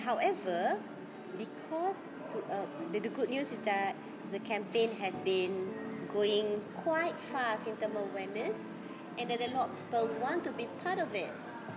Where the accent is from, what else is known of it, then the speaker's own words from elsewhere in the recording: Malaysia; I like to talk about Malaysia because I'm a Malaysian.